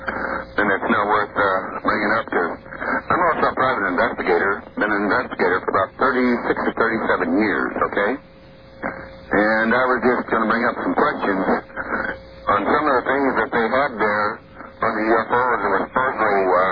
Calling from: Ellensburg, Washington, United States; I'm calling from Ellensburg, Washington.

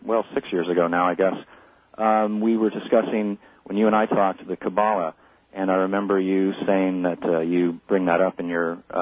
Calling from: San Diego, California, United States; I'm calling from San Diego.

